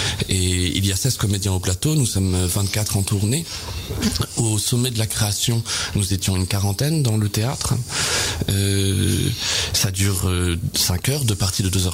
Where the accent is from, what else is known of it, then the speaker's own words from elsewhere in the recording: Évreux, Normandy, France; je suis né à Évreux. J'ai grandi dans ce théâtre d'Évreux toute mon enfance